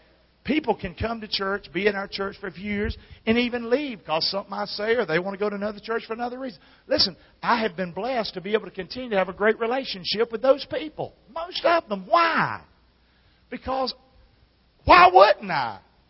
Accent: Rockingham, North Carolina, United States; I'm from Rockingham. I talk funny.

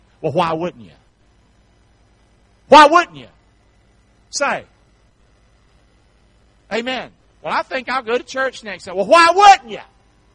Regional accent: North Carolina, United States; We always hated South Carolina. I'm from North Carolina.

